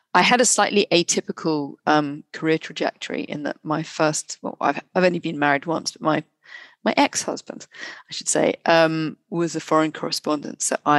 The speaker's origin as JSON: {"language": "English", "region": "London", "country": "United Kingdom", "said": "I wasn't in London at that time, although I'm a Londoner"}